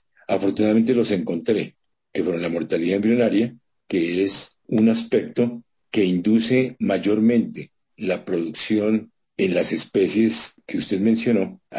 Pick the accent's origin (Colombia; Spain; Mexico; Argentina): Colombia; nosotros como colombianos